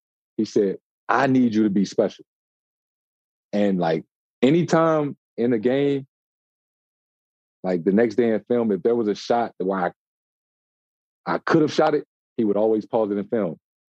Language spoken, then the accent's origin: English; St. Louis, Missouri, United States; Like, I'm from St. Louis. I never thought I would go to Duke University.